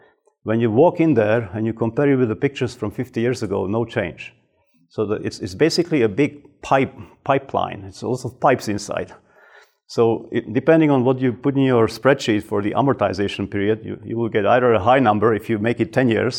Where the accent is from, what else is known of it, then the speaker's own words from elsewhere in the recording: Slovakia; This is an example of 6 million tons of spent residue in my home country of Slovakia.